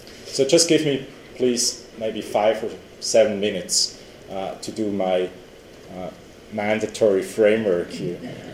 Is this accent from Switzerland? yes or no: yes; Switzerland; Switzerland. And actually, as you can read there, that's where I'm coming from. You can hear that from my accent, but also take it from my haircut, right, that I'm European.